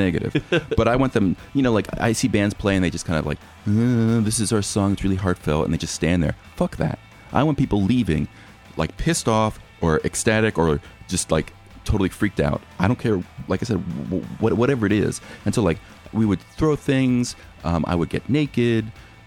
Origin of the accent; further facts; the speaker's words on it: Philadelphia, Pennsylvania, United States; Yeah, I mean, you know, like I'm from Philadelphia, so like X, like I kind of knew.